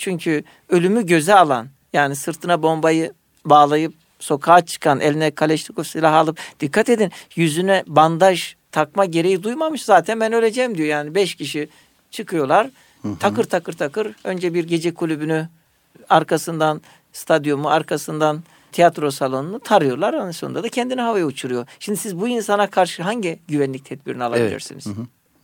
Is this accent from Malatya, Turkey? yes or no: no; Adana, Turkey; mesela ben Adanalıyım, bizim şehrimize diyelim ki Güneydoğu'da şehit olan asker cenazeleri bayrağı sarılı geldiğinde kızdık